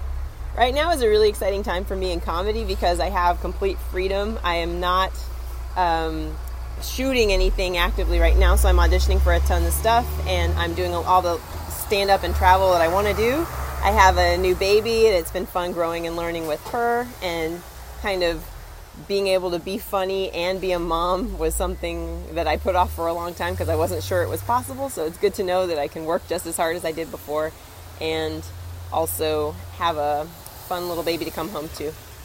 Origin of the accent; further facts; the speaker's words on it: Indiana, United States; now in New York City, United States; I moved here from Indiana to New York City just to have more performance opportunities and to have more exposure to people in the industry who would be able to pay me for that work